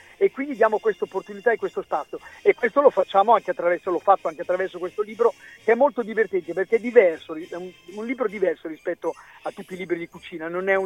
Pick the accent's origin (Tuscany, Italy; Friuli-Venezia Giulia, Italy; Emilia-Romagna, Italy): Emilia-Romagna, Italy; siccome io sono emiliano, certo.